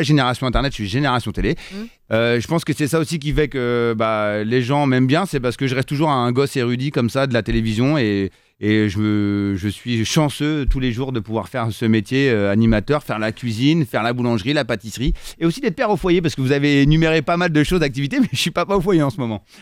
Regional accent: Rungis, Île-de-France, France; Et j'ai grandi, moi, à Rungis.

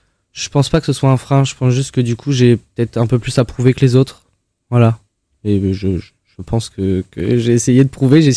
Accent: Pléneuf-Val-André, Brittany, France; J'ai grandi à Pléneuf-Val-André, dans une campagne avec des chevaux, des vaches.

